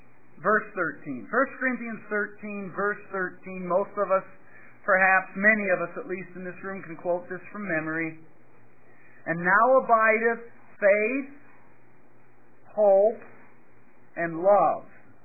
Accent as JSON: {"language": "English", "country": "United States", "said": "I come from the States"}